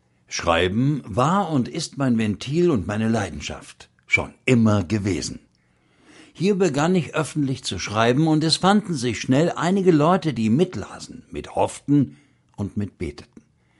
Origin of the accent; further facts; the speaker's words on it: Dresden, Saxony, Germany; Ich bin in Dresden aufgewachsen, bin so ziemlich an meinem 13. Geburtstag daheim abgehauen